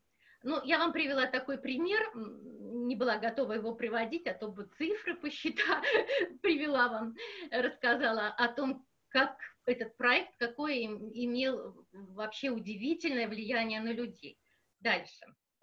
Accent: Pskov Oblast, Russia; born there; Я родилась в Псковской области, город Ног, где сейчас нахожусь.

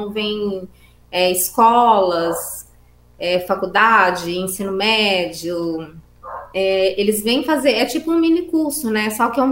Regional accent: Belo Horizonte, Minas Gerais, Brazil; Eu sou de Belo Horizonte.

